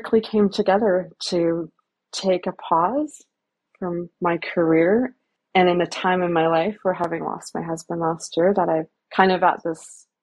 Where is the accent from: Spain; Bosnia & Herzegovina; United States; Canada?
Canada; as a Canadian woman, I have, you know, every opportunity to me.